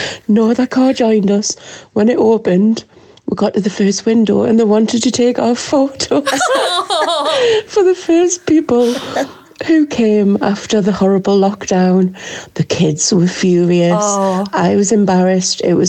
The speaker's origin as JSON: {"language": "English", "town": "Newcastle", "region": "North East England", "country": "United Kingdom", "said": "Hiya, Nat. … from Newcastle."}